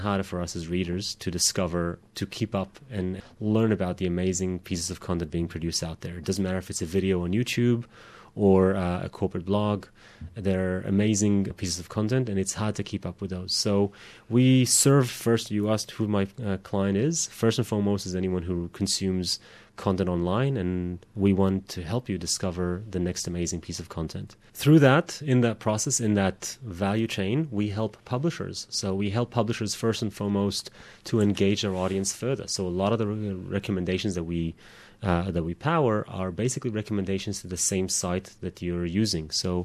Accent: Israel; English is a second language; moved away as an adult; now in Australia; Well, I'm Israeli, so … is an Israeli name, obviously. I was born in Israel almost 39 years ago.

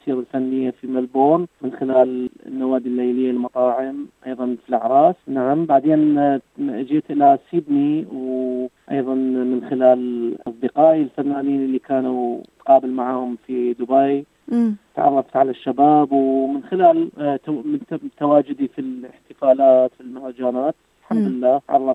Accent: Ahvaz, Khuzestan, Iran; moved away; من بعد خروجي من الاحواز سافرت الى سوريا. نعم، ثم الى دبي، لبنان.

